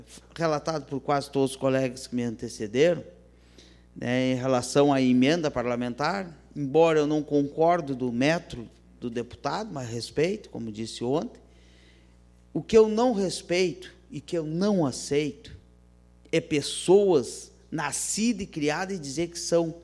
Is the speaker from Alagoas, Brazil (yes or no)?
no; São José do Norte, Rio Grande do Sul, Brazil; Não reconheço São José do Norte só como pessoa pública, mas sim, né, como o local onde eu nasci, me criei